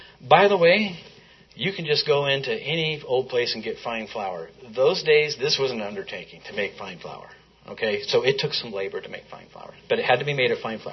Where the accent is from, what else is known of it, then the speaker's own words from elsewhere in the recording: Lovelock, Nevada, United States; also born or lived in John Day, United States; I grew up in Lovelock, as you guys know, it was all dependent on irrigation.